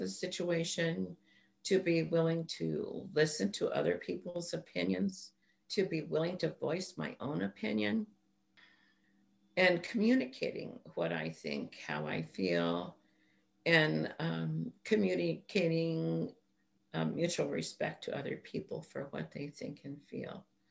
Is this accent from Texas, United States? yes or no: no; Tucson, Arizona, United States; as Mike said, and I'm from Tucson, Arizona.